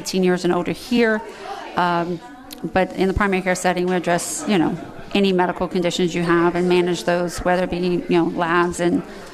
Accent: Abbeville, Louisiana, United States; now in Lafayette, United States; I'm originally from Abbeville, but okay. I've been a resident of Lafayette since I went to UL many years ago, over 30 years ago.

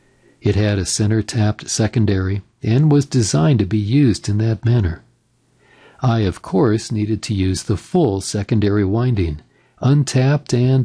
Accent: Little Falls, Minnesota, United States; Bob, who lived in my hometown of Little Falls, Minnesota, was mostly a low-band operator

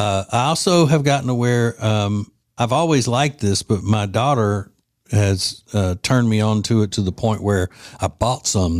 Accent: Louisiana, United States; My home state of Louisiana is Miller Lite.

